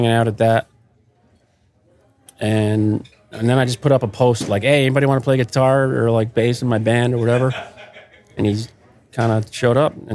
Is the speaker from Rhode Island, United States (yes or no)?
yes; Rhode Island, United States; We're both from Rhode Island.